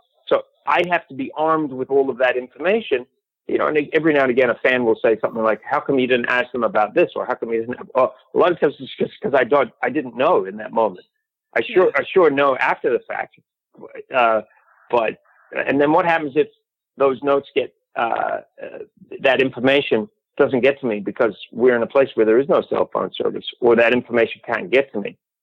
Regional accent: Christchurch, Canterbury, New Zealand; You know, I come from Christchurch.

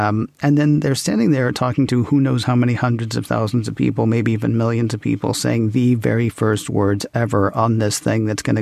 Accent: Nashville, Tennessee, United States; I grew up in Nashville, so yeah, you've got me, like, partly. I'll always root for them, you know, because they're my hometown team

